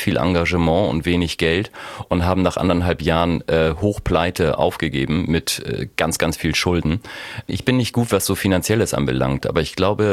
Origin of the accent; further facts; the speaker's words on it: Hamburg, Germany; wie immer macht man dann ja Sachen, die man normalerweise als Hamburger nicht macht